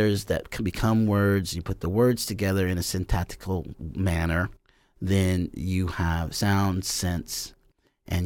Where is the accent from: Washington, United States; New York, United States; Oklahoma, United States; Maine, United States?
Oklahoma, United States; Enid; But I fell in love with language growing up in Enid, being the youngest of 6 children.